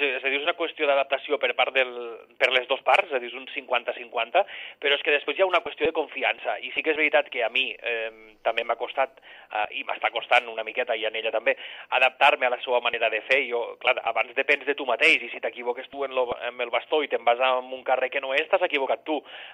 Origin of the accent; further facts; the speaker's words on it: Alcanar, Catalonia, Spain; Jo sóc natural d'Alcanar i sempre fins als 18 anys vaig viure al poble, no?